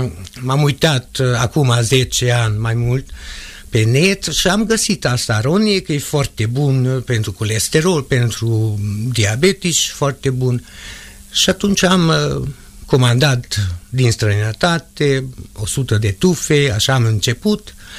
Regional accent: Sânișor, Mureș County, Romania; born there; eu m-am născut la Sânișor, județul Mureș

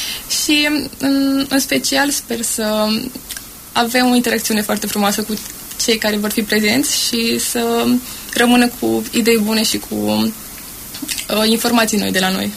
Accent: Vaslui, Vaslui County, Romania; Sunt din Moldova, din Vaslui.

